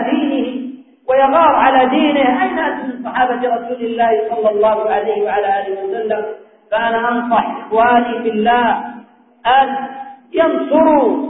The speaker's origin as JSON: {"language": "Arabic", "country": "Yemen", "said": "اللهم احفظ بلادنا اليمن"}